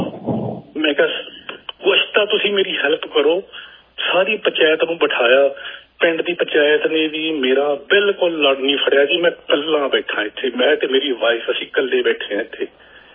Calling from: Punjab, India; ਮੈਂ ਪੰਜਾਬ ਤੋਂ ਗੱਲ ਕਰ ਰਿਹਾ ਇਸ ਵਕਤ।

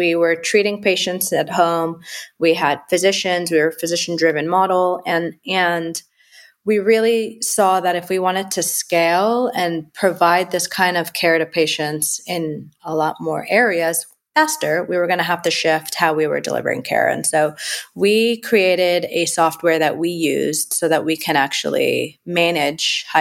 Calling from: Frisco, Texas, United States; I am in Frisco, Texas.

